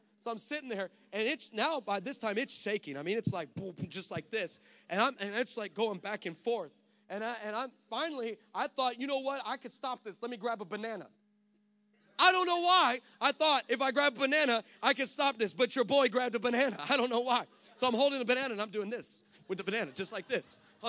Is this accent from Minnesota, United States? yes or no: no; Texas, United States; I'm from Texas, trust me, I can say that.